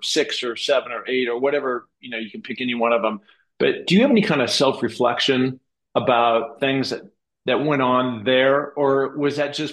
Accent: Seattle, Washington, United States; also born or lived in New Orleans; And again, I'm from Seattle, so I'm from the West Coast

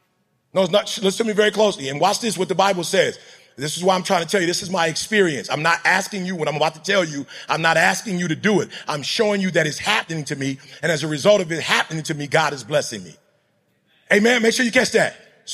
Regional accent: Chicago, Illinois, United States; She's not from Chicago. I'm from Chicago.

